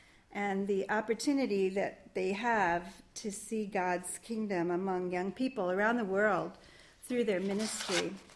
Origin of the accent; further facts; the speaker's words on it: California, United States; accent: Valley Girl; sent me to Village Christian School in the San Fernando Valley. And yes, I do sometimes fall into my Valley Girl accent.